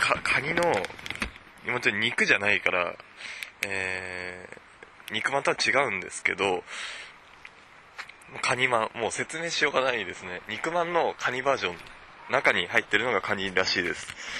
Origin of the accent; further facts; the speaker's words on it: Tokyo, Japan; 東京から来たんで、